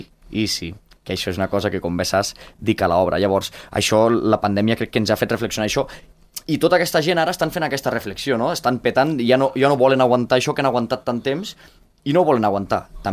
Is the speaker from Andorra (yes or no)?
yes; Encamp, Andorra; Aquells que em coneixin... Soc d'Encamp.